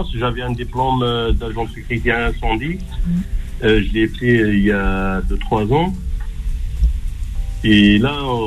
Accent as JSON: {"language": "French", "region": "Kabylie", "country": "Algeria", "said": "Je suis algérien et je suis kabyle aussi."}